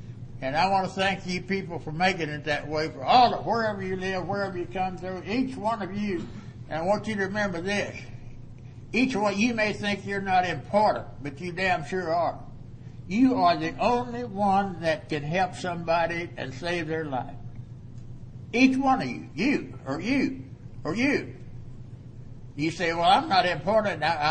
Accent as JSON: {"language": "English", "town": "Funston", "region": "Texas", "country": "United States", "tie": "born or raised there"}